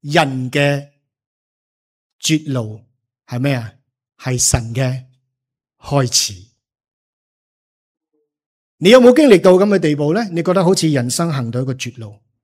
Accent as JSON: {"language": "Chinese", "town": "Gaozhou", "region": "Guangdong", "country": "China", "said": "人家会问你从哪里来的、我在广东高州"}